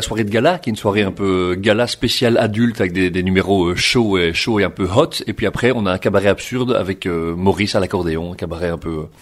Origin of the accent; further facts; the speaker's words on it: Brussels, Brussels-Capital Region, Belgium; Moi je viens de Bruxelles